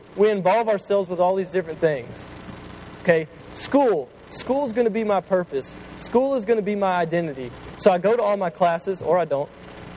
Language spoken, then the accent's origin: English; Memphis, Tennessee, United States; okay, I'm from Memphis, and I know how this is going to go down.